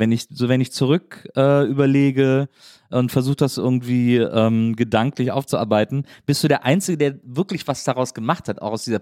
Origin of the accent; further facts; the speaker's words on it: Bonn, North Rhine-Westphalia, Germany; born there; Ich bin in Bonn zur Welt gekommen. Ja, gut, guck. In Bonn-Duisdorf am Venusberg.